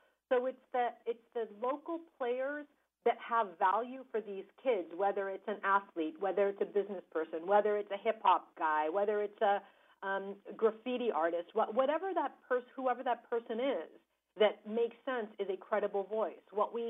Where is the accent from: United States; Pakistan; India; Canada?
United States; I'm coming to this as an American who had the honor of serving my country for more than a decade on these issues